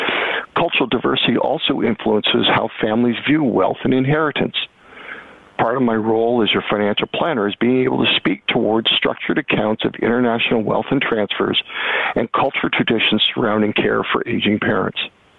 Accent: Canada; I mean, my family has been in Canada since 1750. We were in the United States in the 1730s.

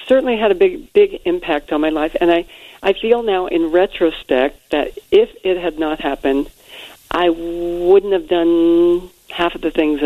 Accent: Colorado Springs, Colorado, United States; my mom and my aunt had owned a costume shop back where I grew up in Colorado Springs.

